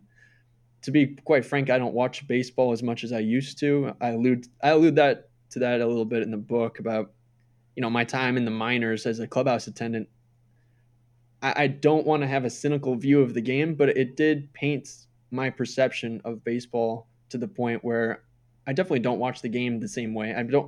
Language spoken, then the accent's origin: English; Minnesota, United States; moved away as an adult; I moved away from Minnesota in 2008.